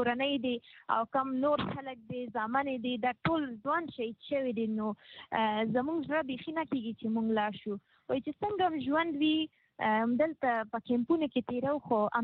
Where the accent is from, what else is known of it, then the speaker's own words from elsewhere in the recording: Afghanistan; ځکه چې مونږ خپل افغان یو